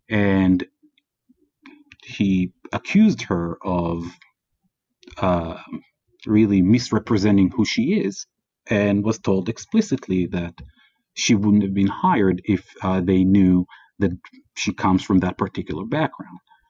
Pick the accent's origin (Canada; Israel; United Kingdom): Israel; because if they knew that I'm from Israel, if they knew that I'm Jewish, the nature of the exchange and the interaction would be very different.